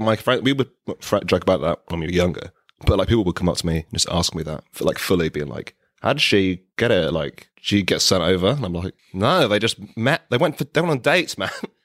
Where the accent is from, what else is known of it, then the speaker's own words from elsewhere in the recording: London, United Kingdom; So I grew up in South London. So I've been to Indonesia like a lot of times, but I wouldn't say enough to be like an Indonesian, I would say. I identify as someone from the UK.